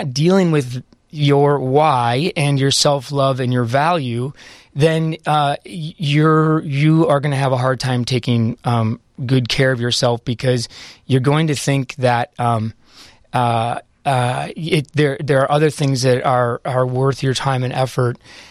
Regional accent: United States; Just because I'm American and I do facial cosmetic surgery.

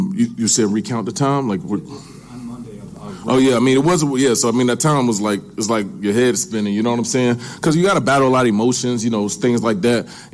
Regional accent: Atlanta, Georgia, United States; now in Chicago, United States; Atlanta was my hometown, is my hometown, with or without the Falcons. Atlanta will always have a special place in my heart

